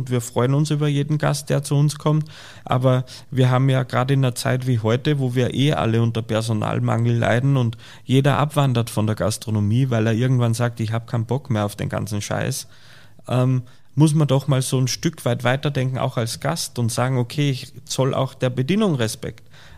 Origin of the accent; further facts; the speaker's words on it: Austria; now in Munich, Germany; Ich hätte nie dran gedacht, dass ich irgendwann mal nach Deutschland gehe